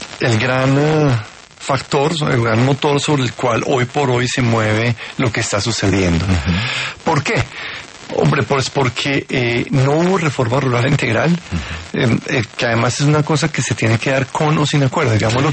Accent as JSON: {"language": "Spanish", "country": "Colombia", "said": "y que los tenemos que asumir como colombianos"}